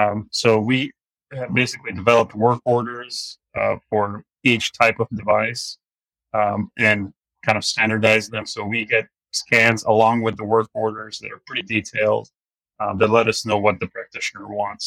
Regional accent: Pakistan; also born or lived in Afghanistan; I grew up as a refugee in Pakistan. I'm originally from Afghanistan. My father worked for Red Cross there.

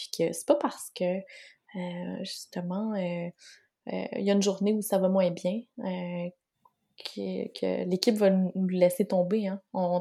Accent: Quebec, Canada; Martin et moi, on était Québécois.

